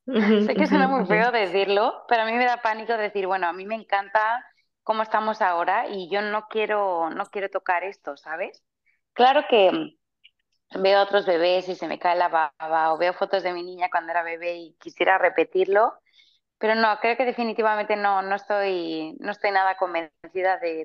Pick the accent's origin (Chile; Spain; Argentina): Spain; yo soy española y hablo muy mal